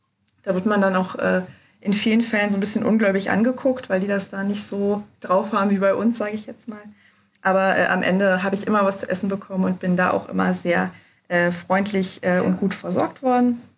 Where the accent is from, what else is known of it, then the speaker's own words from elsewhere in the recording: Germany; ich komme aus Deutschland.